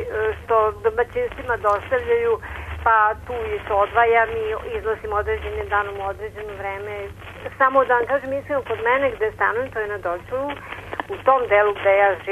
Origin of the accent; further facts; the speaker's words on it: Belgrade, Serbia; Ja sam iz Beograda.